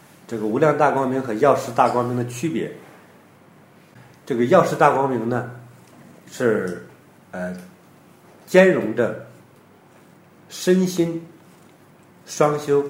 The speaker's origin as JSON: {"language": "Chinese", "region": "Hebei", "country": "China", "tie": "born or raised there", "said": "我记得小时候在河北家乡啊"}